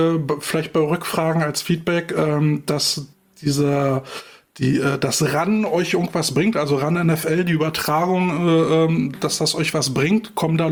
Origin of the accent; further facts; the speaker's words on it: Berlin, Germany; also bei uns in Berlin ist es so, da geht der Verband in die Schulen